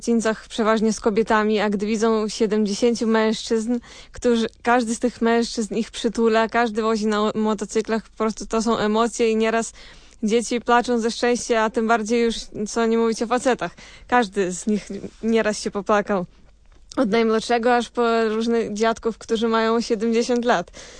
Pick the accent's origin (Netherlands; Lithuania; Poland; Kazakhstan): Lithuania; Vilnius County; Ja u siebie na Wileńszczyźnie też niejednokrotnie to śpiewałam